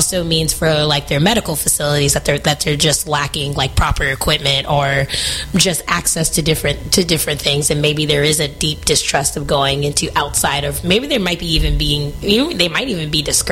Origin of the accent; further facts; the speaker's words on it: California, United States; I think growing up in the Bay Area, it's a different.